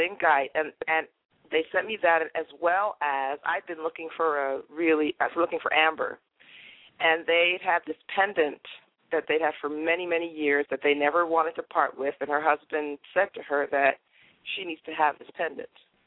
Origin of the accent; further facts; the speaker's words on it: Toronto, Ontario, Canada; I grew up in Canada, in Toronto, and there's a city called Scarborough